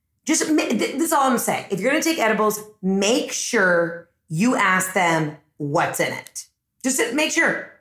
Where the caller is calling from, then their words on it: Maine, United States; Hey, Heather, it's … I'm calling from Maine.